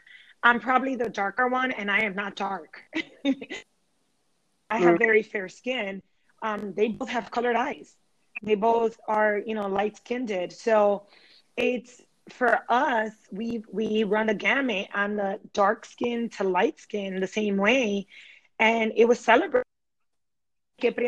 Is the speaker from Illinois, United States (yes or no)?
yes; Chicago, Illinois, United States; So I was born and raised in Chicago, and I would have to say that for the most part, my experience was very similar to your experience.